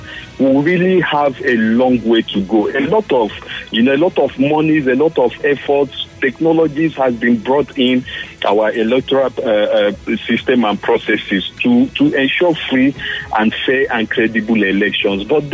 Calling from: Eliozu, Rivers, Nigeria; I'm calling from Eliozu.

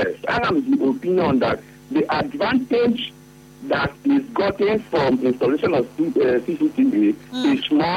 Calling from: Ahoada, Rivers, Nigeria; I'm calling from Ahoda.

